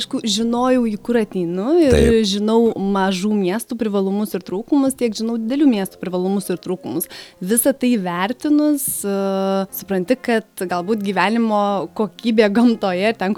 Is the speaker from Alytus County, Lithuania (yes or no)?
yes; Alytus, Alytus County, Lithuania; Esu alytiškė, bet studijavau užsienyje.